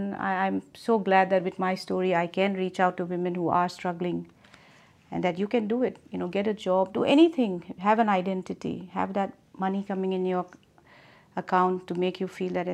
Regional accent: India; moved away as an adult; also born or lived in New Zealand; I am 50 and a mother of two young men. I am an immigrant from India. Lived in New Zealand, then moved here in 2006. So been away from home about 22 years.

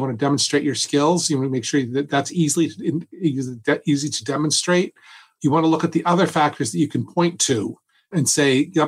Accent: Massachusetts, United States; Now, I'm from Massachusetts. I grew up here. I live here now.

